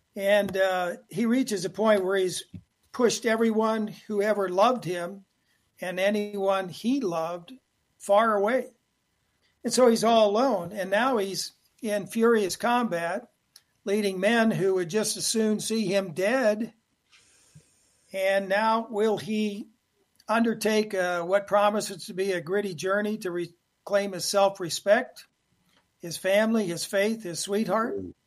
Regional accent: Ohio, United States; Well, I grew up in Ohio, and as you mentioned, Jim, in 5th grade, I read my first Zane Grey

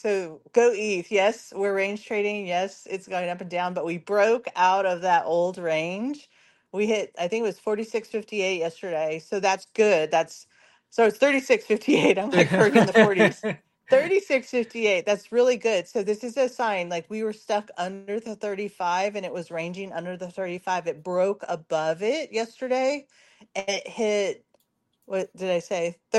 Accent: California, United States; I know a lot of Marines because I'm from SoCal and Camp Pendleton is down in SoCal

